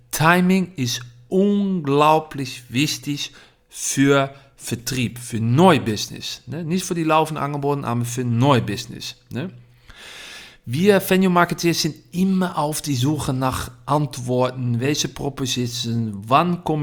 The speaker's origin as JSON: {"language": "German", "country": "Netherlands", "second_language": "German", "said": "Na, dreimal raten, woher ich komme. Ich komme aus Holland."}